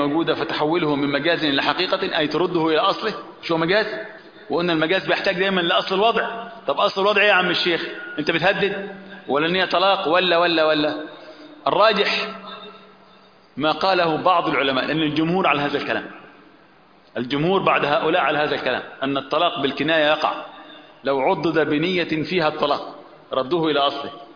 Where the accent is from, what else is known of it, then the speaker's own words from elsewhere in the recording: Upper Egypt, Egypt; عندنا في مصر بعض الكلمات تستخدم عندنا في الصعيد لا تستخدم هنا في بلاد بحري زي ما بيقولوا كده